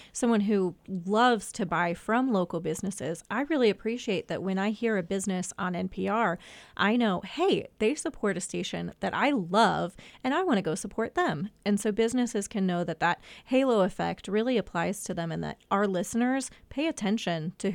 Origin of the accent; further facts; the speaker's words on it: Springfield, United States; I am from Springfield originally. What's interesting is I never thought that I was going to end up here as an adult.